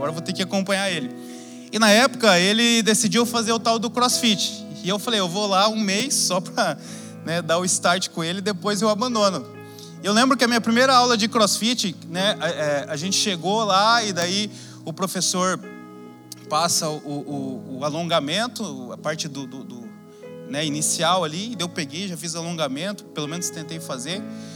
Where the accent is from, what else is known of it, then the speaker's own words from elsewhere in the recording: Brazil; Obviamente, como brasileiro, futebol é o esporte que eu mais gosto